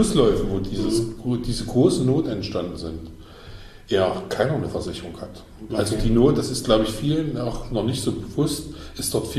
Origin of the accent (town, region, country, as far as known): Saxony-Anhalt, Germany